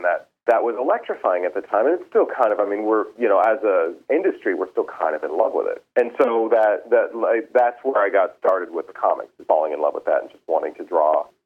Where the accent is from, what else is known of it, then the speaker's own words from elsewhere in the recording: California, United States; also born or lived in Texas; My parents tell me that I was born in Texas while they were on their way to San Francisco to California because I didn't. I think I didn't stay in Texas for more than 6 months. So I'm very much a California dude.